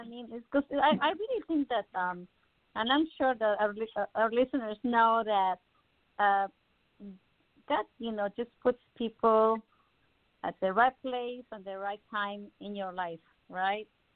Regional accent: Mexico City, Mexico; I can teach you Spanish. I'm from Mexico City. I used to be a teacher, right?

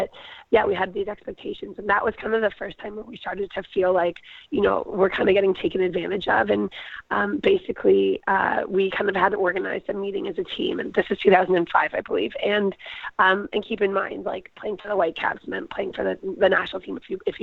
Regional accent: Vancouver, British Columbia, Canada; also born or lived in United States / Denmark; I guess for me, I grew up in Vancouver. I played on the provincial team. I went away to university in the U.S.

